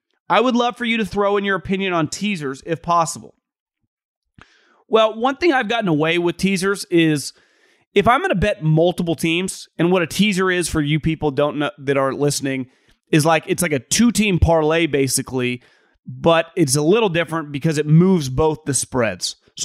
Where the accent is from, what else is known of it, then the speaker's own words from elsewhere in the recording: Seattle, Washington, United States; I'm from Seattle, so I'm a huge Seahawks fan.